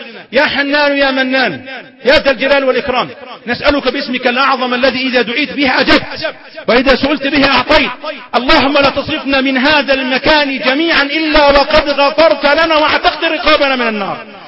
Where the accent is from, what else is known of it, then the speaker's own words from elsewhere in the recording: Suez, Suez Governorate, Egypt; اللهم اجعل بلدنا مصر آمنة مطمئنة، وسائر بلاد